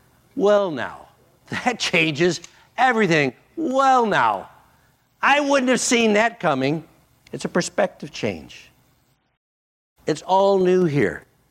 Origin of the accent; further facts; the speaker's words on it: the West, United States; All I knew is this. I'm an American. I was raised in the West. I'm white. I'm old.